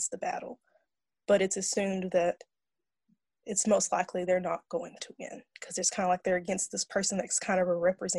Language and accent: English; Red Fox, Kentucky, United States; I'm 22. I'm from Red Fox, Kentucky, southeastern part of Kentucky.